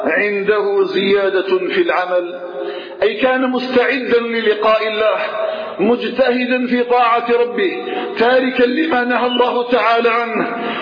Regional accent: Algeria; اللهم اجعل بلدنا الجزائر آمنا مطمئنا وسائر بلاد

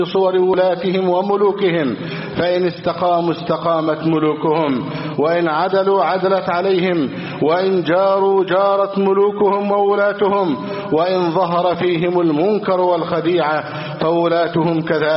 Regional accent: Egypt; احفظ بلدنا مصر

